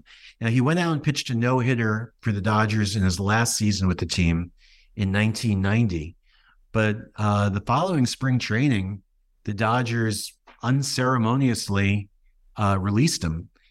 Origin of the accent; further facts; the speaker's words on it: New Jersey, United States; You know, I grew up in New Jersey, and you know, I rooted for the Mets and the Yankees